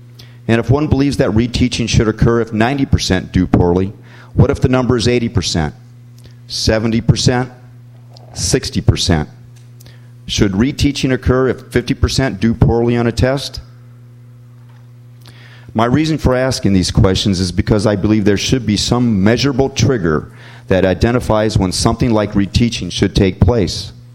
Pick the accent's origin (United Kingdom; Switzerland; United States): United States; San Luis Obispo, California; I'm from San Luis Obispo.